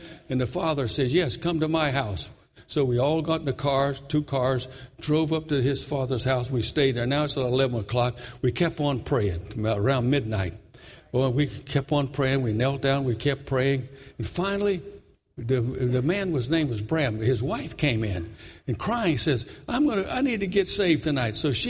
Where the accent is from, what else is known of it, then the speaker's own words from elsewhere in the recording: New York City, New York, United States; Well, now I'm from New York. You don't speak to people in alleyways in New York City.